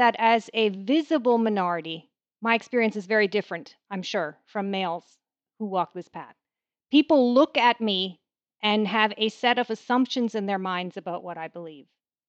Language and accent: English; Canada; I am a Canadian. We have people of all kinds of cultures surrounding us all the time. We're a very multicultural society.